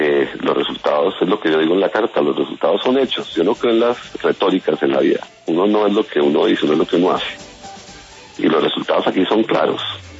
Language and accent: Spanish; Colombia; como colombiano